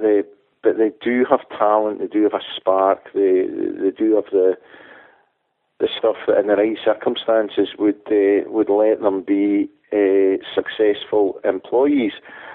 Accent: Greenock, Scotland, United Kingdom; Now, I started in 1977, teaching science and biology in my hometown of Greenock.

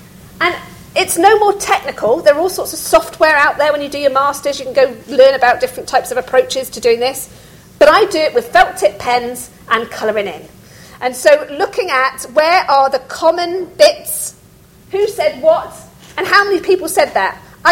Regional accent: South West England, United Kingdom; that's where you can see I'm from Somerset, I apologize, R's.

